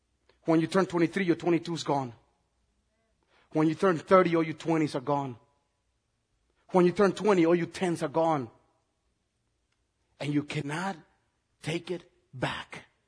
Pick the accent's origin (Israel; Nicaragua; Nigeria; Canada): Nicaragua; And look, I'm from Nicaragua, so I can speak from a Latin point of view.